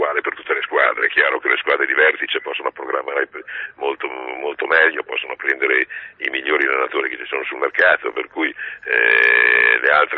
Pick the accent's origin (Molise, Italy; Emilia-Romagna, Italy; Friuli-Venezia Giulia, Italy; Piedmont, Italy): Friuli-Venezia Giulia, Italy; now in Palermo, Italy; perché essendo friulano